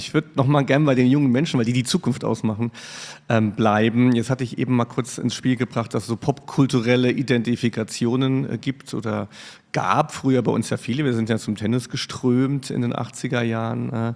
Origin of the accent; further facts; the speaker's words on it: Riegelsberg, Saarland, Germany; Ich bin in Riggelsberg aufgewachsen. Da ist also Ringen sehr populär.